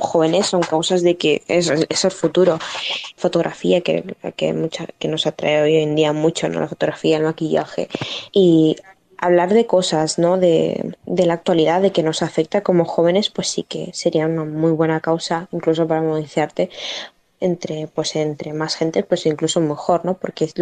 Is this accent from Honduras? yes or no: yes; Honduras; Yo soy de Honduras